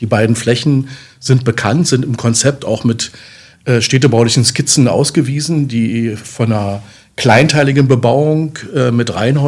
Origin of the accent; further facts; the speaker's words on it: Magdeburg, Saxony-Anhalt, Germany; meine Heimatstadt ist Magdeburg